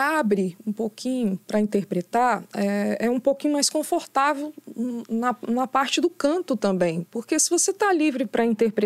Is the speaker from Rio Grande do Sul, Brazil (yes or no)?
no; Linhares, Espírito Santo, Brazil; Eu sou de Linhares, né? Eu nem sou daqui da Grande Vitória.